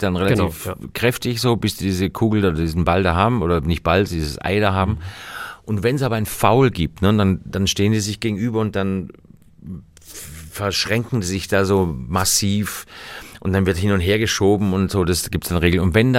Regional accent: Austria; Ich bin Österreicher

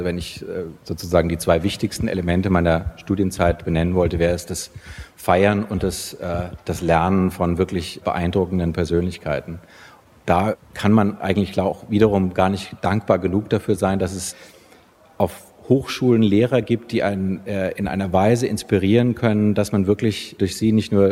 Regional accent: Frankfurt, Hesse, Germany; Ich bin in Frankfurt ganz normal zur Schule gegangen, eine normale Grundschule

